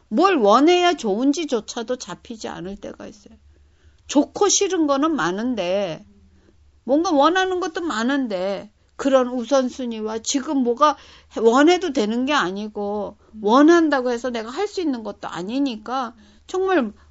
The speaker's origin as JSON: {"language": "Korean", "country": "South Korea", "tie": "born or raised there", "moved": "yes", "lives_now": "United States", "said": "나는 한국에서 나와서 자랐으니까 한국 사람 속에 들어가도 돼."}